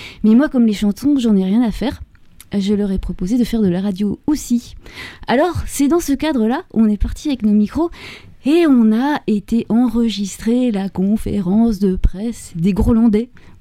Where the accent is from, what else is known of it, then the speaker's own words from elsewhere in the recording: Belgium; je viens de Belgique. Et en Belgique, on est un peu décalé.